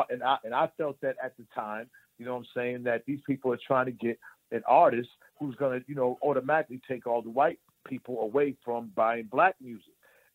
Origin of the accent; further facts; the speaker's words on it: Boston, Massachusetts, United States; You know, I came from Boston, you know what I'm saying? You know, I came from, you know, the racism up there.